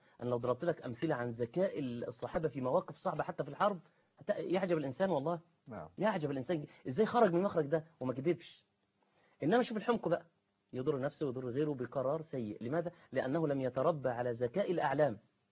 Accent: Egypt; احنا خلينا احنا في مصريين.

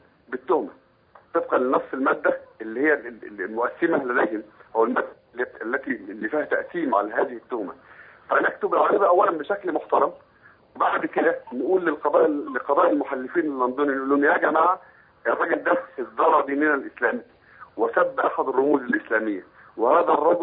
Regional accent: Egypt; عندنا في مصر أكثر من محامي دولي، أنا أحدهم

